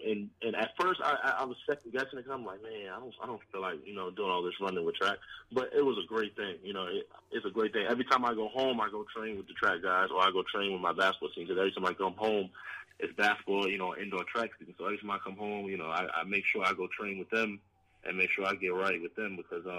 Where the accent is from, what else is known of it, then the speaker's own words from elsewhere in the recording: Norfolk, Virginia, United States; born there; I was born in Norfolk, Virginia.